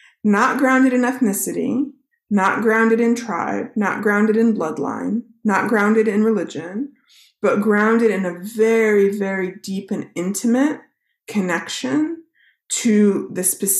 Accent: Chicago, Illinois, United States; So I did grow up in the Chicago area, so sometimes I will say Chicago.

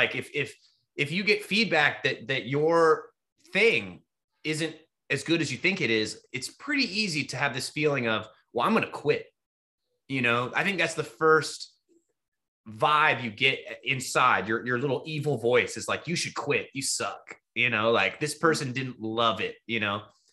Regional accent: Austin, Texas, United States; But you know, in Austin, I was feeling, it's my hometown as well

